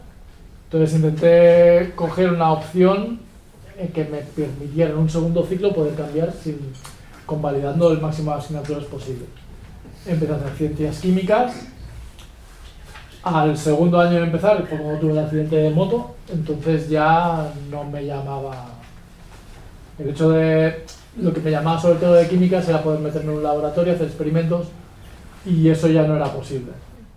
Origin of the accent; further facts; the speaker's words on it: Barcelona, Catalonia, Spain; moved away; yo soy una persona que no he nacido aquí, vengo de Barcelona y llevo viviendo aquí alrededor de unos 15 años más o menos.